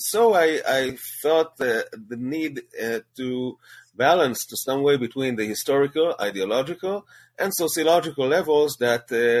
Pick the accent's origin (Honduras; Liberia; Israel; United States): Israel; Bnei Brak, Central District; I grew up in Bnei Brak, which is the capital, so to speak, of the Haredi, Haredi Jews in Israel.